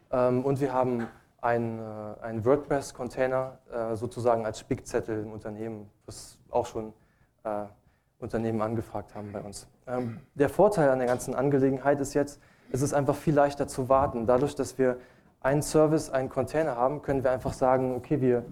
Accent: Luxembourg; Also ich persönlich, ich komme aus Luxemburg

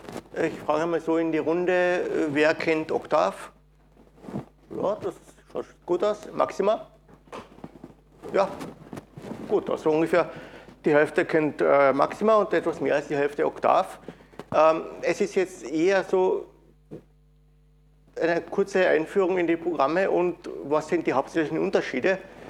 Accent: Graz, Styria, Austria; Ich komme aus Graz, bin dort Mitglied des Organisationsteams der dortigen Linux-Tage.

